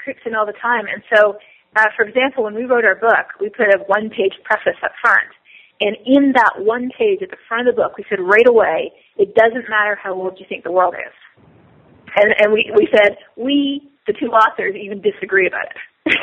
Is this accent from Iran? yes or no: no; Toronto, Ontario, Canada; now in United States; I'm originally from Toronto, and I know in Toronto I've seen things change over my lifetime for sure. Now I live in West Texas